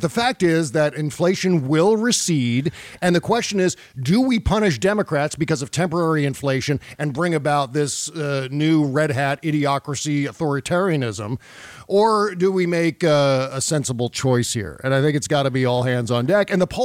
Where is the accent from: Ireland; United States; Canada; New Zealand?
United States; I'm an American.